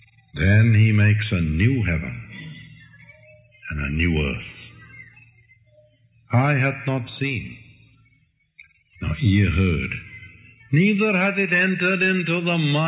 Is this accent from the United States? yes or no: no; India; From where I grew up in India